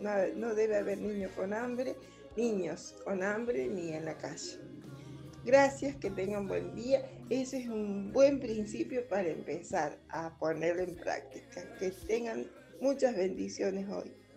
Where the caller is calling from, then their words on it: Córdoba, Argentina; de Alta Córdoba y creo que soy una abuela de 68 años, sí.